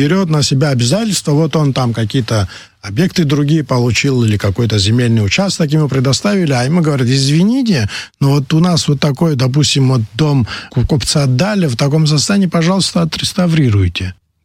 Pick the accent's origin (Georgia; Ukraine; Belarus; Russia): Georgia; Tkvarcheli, Abkhazia; я сам квартирский человек. Понимаете, я там родился, это мой родной город.